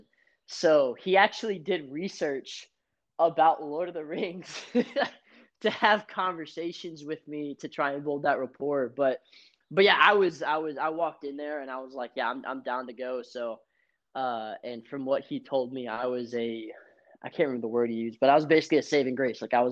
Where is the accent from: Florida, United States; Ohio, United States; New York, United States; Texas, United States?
Texas, United States; Houston; I grew up in Houston, Texas. I'm actually a third generation Marine.